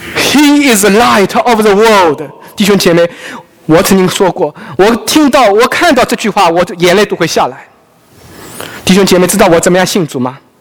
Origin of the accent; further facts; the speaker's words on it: Zhejiang, China; 我的故乡人是王阳明啊，心学大师啊